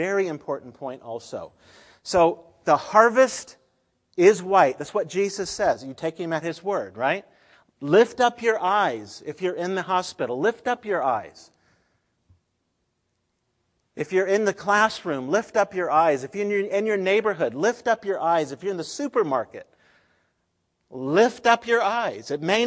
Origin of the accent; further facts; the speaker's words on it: Southeast, United States; I'm from the Southeast. My folks and family live close in Florida.